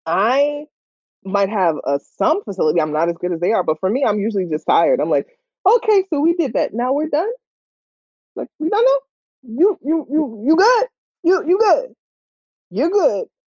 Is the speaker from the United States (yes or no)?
yes; Far Rockaway, New York, United States; And I was part of, I'm from Far Rock. And this is a under-resourced neighborhood.